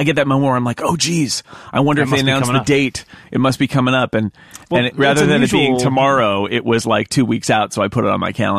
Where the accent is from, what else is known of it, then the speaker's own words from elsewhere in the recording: California, United States; And I know that may be heresy, and I'm from California, so whatever.